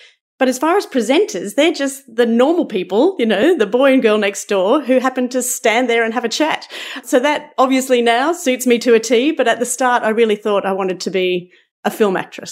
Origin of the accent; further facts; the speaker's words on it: Brisbane, Queensland, Australia; I grew up in Brisbane